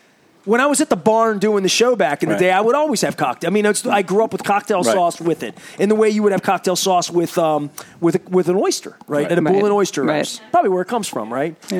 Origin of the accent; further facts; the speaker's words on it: Dundalk, Maryland, United States; I'm from Dundalk. We make hockey pucks.